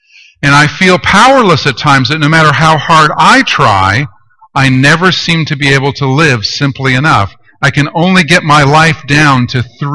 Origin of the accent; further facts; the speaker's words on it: Toronto, Ontario, Canada; She lives and works with refugees at the Romero House in my hometown, Toronto, Canada.